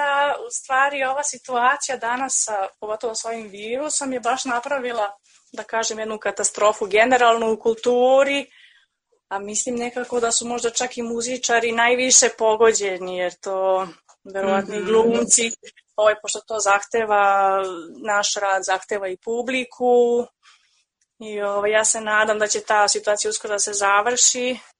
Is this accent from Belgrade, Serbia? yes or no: no; Ćuprija, Pomoravlje District, Serbia; Ja sam inače i rodom Ćupričanka, tako da sam tu svoje školovanje započela.